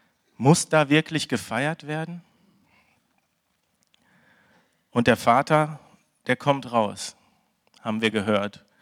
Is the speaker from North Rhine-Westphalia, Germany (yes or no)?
yes; Oberhausen, North Rhine-Westphalia, Germany; Ich bin in Oberhausen geboren, bin also ein Kind aus dem Pott